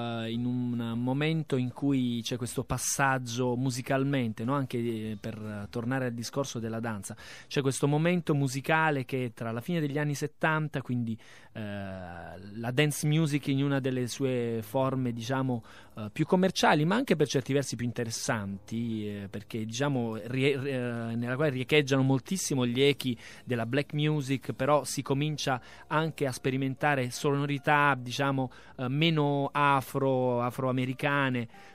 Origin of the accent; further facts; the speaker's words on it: Bari, Apulia, Italy; born there; Io sono nato a Bari e ho iniziato a muovere i miei primi passi a Bari